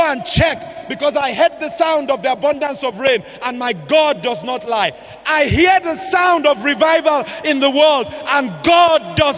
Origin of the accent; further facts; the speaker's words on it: Nigeria; I say, I'm Nigerian. I'm African. We have a thick skin.